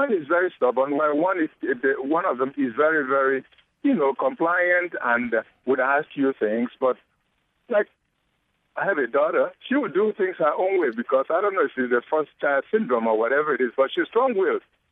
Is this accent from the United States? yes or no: no; Nigeria; I'm Nigerian.